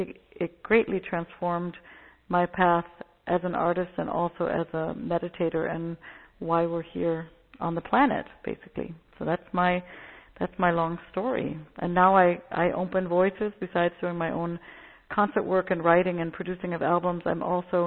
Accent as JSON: {"language": "English", "country": "United States", "tie": "born there", "said": "I was born in the States"}